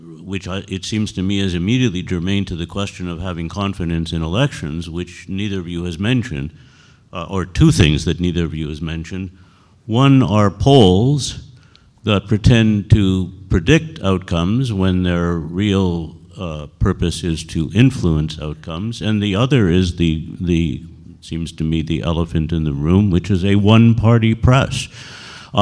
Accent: Canada; I'm a refugee from Canada

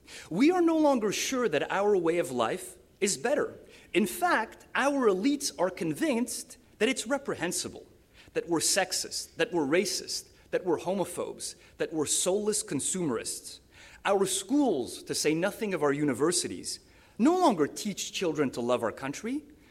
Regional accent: Canada; now in United States; as a Canadian who grew up admiring America for being the most powerful

